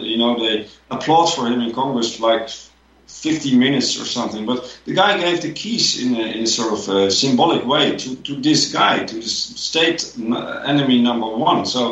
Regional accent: Netherlands; English is a second language; I come from Holland, and most people have no clue about real history of these brave farmers

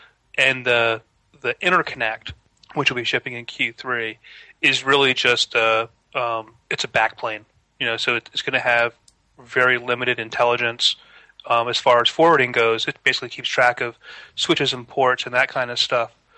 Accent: Syracuse, New York, United States; Syracuse, New York.

